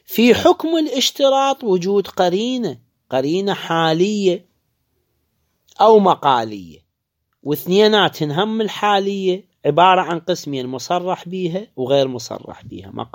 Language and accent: Arabic; Iraq